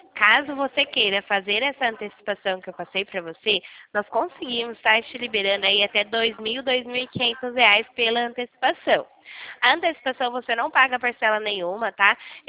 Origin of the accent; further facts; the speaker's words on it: São Paulo, Brazil; Eu sou aqui do interior de São Paulo.